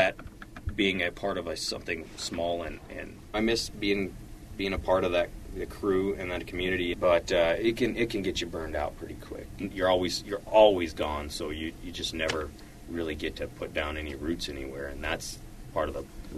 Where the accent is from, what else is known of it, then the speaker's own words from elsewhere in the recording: Wolf Point, Montana, United States; born there; I was born in Wolf Point, Montana, and I served in the United States Marine Corps. I was born in eastern Montana before anything big really happened out that direction, so town of 5,000 people, kind of slow.